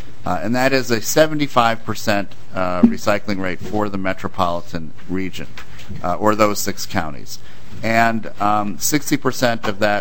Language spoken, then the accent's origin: English; Cincinnati, Ohio, United States; Where I grew up in Ohio, you had to take your recyclables to a place by the University of Cincinnati